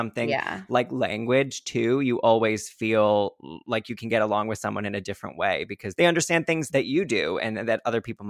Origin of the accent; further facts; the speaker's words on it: the South, United States; I'm from the South too.